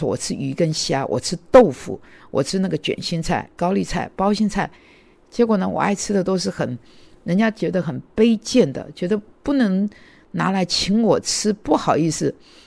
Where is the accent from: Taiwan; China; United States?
United States; 我觉得意大利的披萨不合适我们美国人来吃